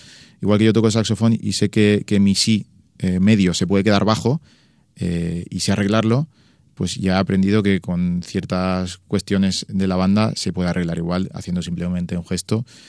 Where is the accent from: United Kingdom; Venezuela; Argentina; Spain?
Spain; Ibi, Valencian Community; soy de IBI y en IBI creo que todos nos reinventamos